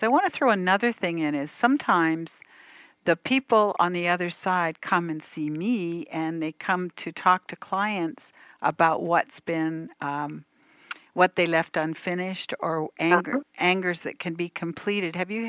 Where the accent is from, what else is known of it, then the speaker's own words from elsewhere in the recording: Canada; I was from Canada